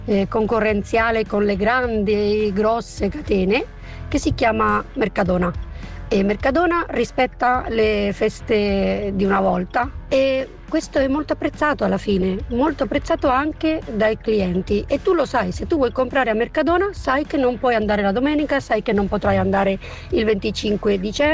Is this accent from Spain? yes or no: yes; Spain; Buongiorno, io sono spagnola.